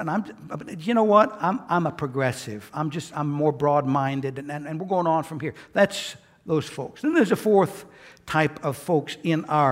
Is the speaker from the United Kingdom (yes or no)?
no; United States; I'm an American. I'm a nationalist. I love my country.